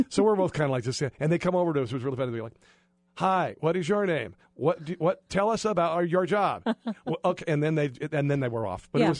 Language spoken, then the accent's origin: English; Iowa, United States; Well, the same thing with me. I grew up in Southwest Iowa.